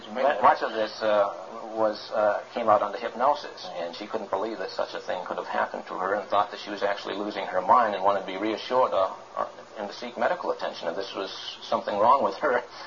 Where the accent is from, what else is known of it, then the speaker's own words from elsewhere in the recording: Massachusetts, United States; No, I'm from New England, one in Massachusetts.